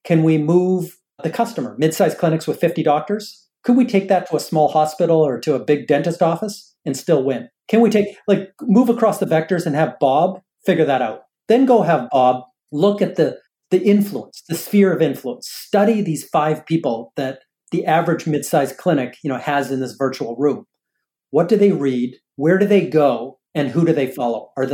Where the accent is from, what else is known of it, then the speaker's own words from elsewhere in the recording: Edmonton, Alberta, Canada; also born or lived in Calgary; So I was born in Canada, and I grew up in Edmonton and Calgary watching Wayne Gretzky win Stanley Cups.